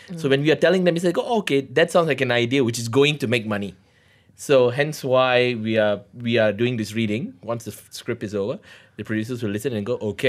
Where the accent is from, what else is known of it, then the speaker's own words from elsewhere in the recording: Malaysia; where are you guys from? Oh, Malaysia.